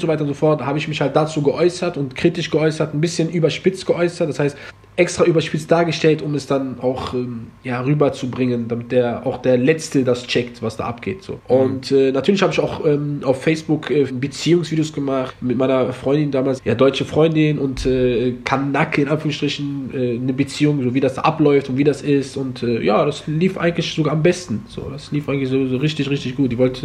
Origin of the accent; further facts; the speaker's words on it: Germany; Ich bin voll Marokkaner, in Deutschland geboren, Deutschland groß geworden, und ja, das wär's erstmal.